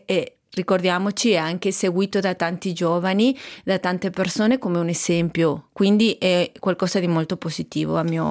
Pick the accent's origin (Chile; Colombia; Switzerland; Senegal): Chile; now in Italy; Sì, è vero che nel mio paese d'origine, il Cile, ha vinto due Coppe Americhe una dopo l'altra ed effettivamente c'è sempre questa rivalità con l'Argentina.